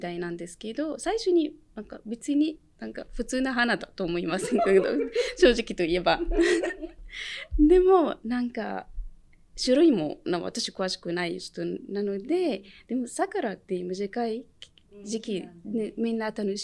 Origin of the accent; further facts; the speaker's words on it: Cairo, Cairo Governorate, Egypt; Japanese is a second language; now in Japan; 私はエジプトのカイロン出身なんですけど